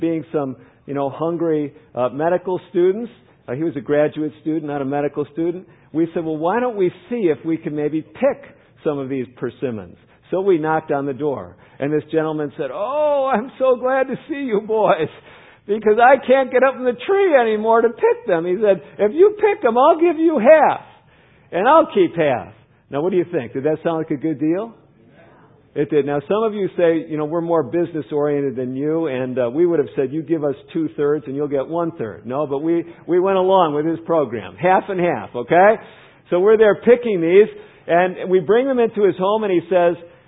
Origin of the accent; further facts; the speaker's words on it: Chicago, Illinois, United States; now in Fort Wayne, United States; I grew up in the Midwest, like many of you. My hometown was Chicago, not Fort Wayne.